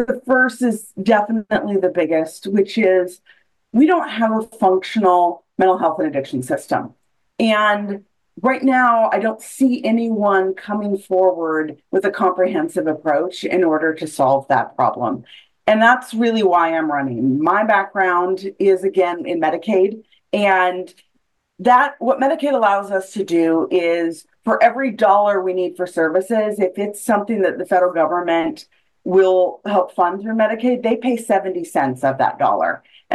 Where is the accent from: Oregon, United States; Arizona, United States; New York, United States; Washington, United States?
Oregon, United States; Salem; now in Portland, United States; I am a native Oregonian, born and raised in Salem, but I've lived in Portland for 22 years now.